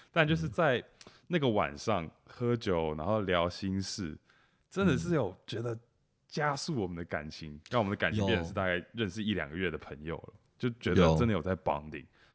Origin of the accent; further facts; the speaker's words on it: Taiwan; 没有，我们台湾人喜欢